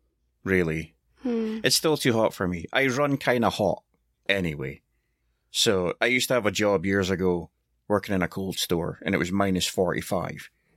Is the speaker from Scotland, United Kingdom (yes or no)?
yes; Scotland, United Kingdom; I'm Scottish.